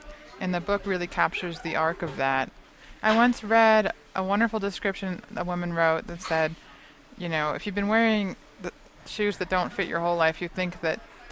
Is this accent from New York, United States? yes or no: yes; New York, United States; It was my home state, and that was a huge surprise and very lovely.